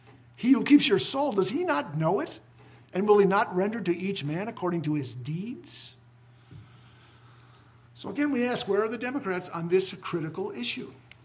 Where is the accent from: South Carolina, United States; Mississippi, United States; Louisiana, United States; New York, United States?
Mississippi, United States; a doctor who flies in and out of my home state of Mississippi to perform abortions at the state's only abortion clinic.